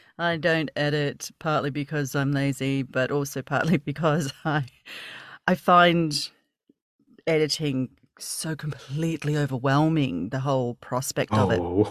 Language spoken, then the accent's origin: English; Australia; I'm Australian, obviously.